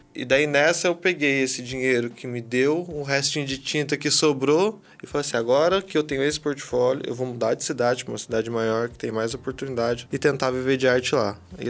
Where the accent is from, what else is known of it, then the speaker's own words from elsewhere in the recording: Salesópolis, São Paulo, Brazil; Eu sou do estado de São Paulo. Já visitei, assim, o trânsito entre a capital e tal, mas nasci em Salesópolis, que é uma cidadezinha pequenininha, onde nasce o Rio Tietê, um dos rios mais importantes do estado.